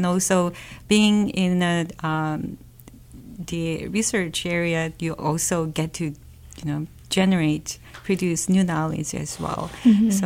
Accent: South Korea; I was born and raised in South Korea

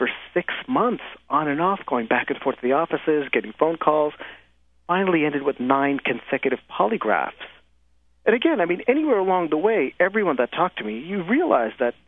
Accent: Brooklyn, New York, United States; also born or lived in Bangladesh; so I was born in Bangladesh, but I grew up in Brooklyn. I grew up in New York City, and I came here when I was like 7 years old.

